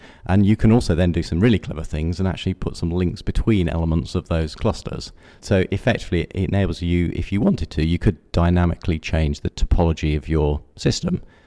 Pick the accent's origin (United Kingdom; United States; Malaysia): United Kingdom; So I come, obviously, probably detected from my accent, from the UK, so I'm an alien.